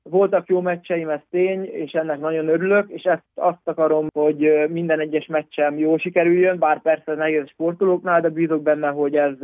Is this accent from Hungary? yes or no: yes; Csurgó, Somogy, Hungary; now in Germany; Csurgóról ide kerültem egy hatalmas városba, Stuttgartba. Nem Stuttgartban élek, hanem itt mellette egy ilyen kisebb faluba vagy városban, nem tudom pontosan. Szóval Csurgóhoz hasonló.